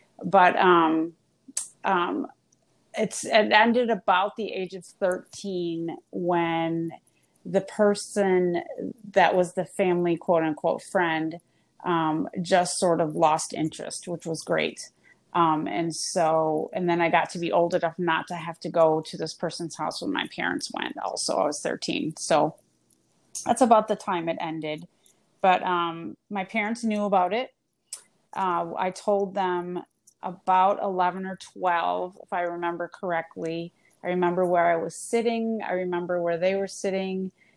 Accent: Midwest, United States; Okay, well, I am born and raised in the Midwest.

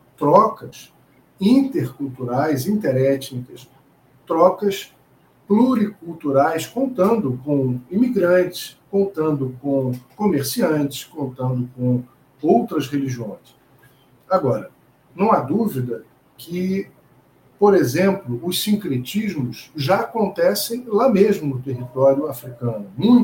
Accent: Brazil; Eu vou olhar para o lado, não sou latino, eu sou brasileiro.

